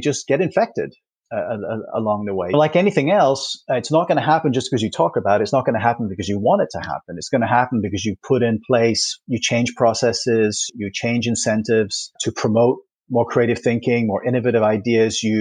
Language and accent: English; Toronto, Ontario, Canada; the Toronto Raptors, my hometown, Toronto Raptors basketball team